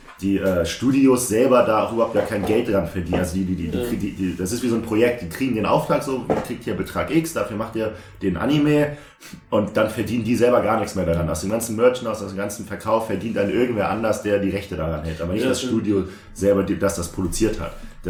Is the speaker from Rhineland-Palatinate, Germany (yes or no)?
yes; Mendig, Rhineland-Palatinate, Germany; Also wir sind aus Mendig, 2 Jahre vorher sind wir zurückgefahren nachts